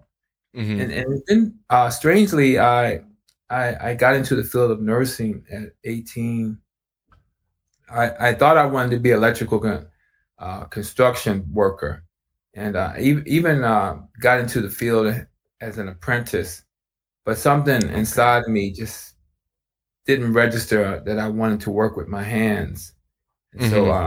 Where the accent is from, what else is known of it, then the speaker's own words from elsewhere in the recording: Baltimore, Maryland, United States; So I grew up in East Baltimore, right near the famous Johns Hopkins Hospital.